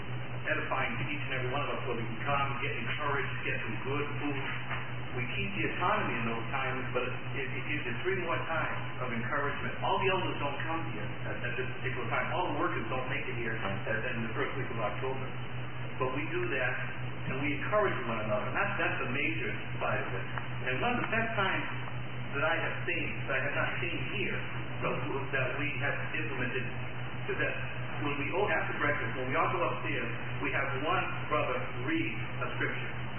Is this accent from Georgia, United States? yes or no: no; Bristol, Connecticut, United States; from Bristol, Connecticut.